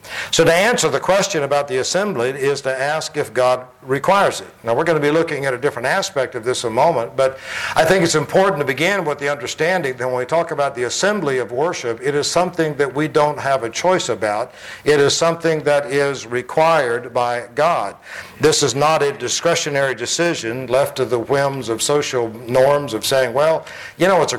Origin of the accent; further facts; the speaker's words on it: Plant City, Florida, United States; I grew up in Plant City, and these questions would never have been asked back then.